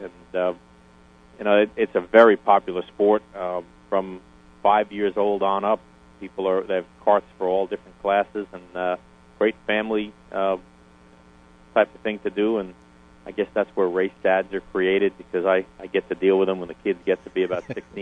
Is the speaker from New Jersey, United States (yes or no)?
yes; New Jersey, United States; I'm from New Jersey. I'm no redneck, and I love it.